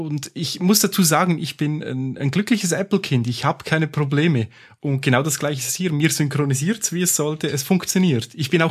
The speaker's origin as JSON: {"language": "German", "country": "Switzerland", "said": "ich kenne es jetzt bei uns in der Schweiz"}